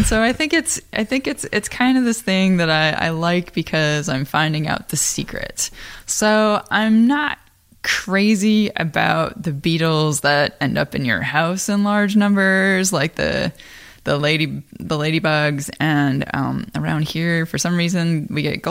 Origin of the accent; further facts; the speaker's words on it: Iowa, United States; I am from Iowa. You know, I have family that farm.